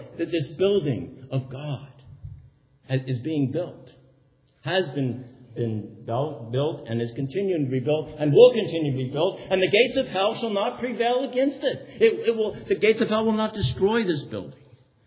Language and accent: English; Pennsylvania, United States; born there; But I wrote to Pennsylvania, and lo and behold, it came back, and it says I was born in Monroe County, and I'm here.